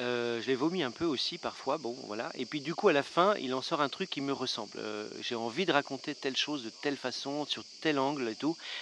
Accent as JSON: {"language": "French", "town": "Poissy", "region": "Île-de-France", "country": "France", "also_born_or_lived": "Paris", "lives_now": "Montpellier, France", "said": "Je suis de Poissy. J'ai vécu surtout à Paris. J'habite maintenant à Montpellier."}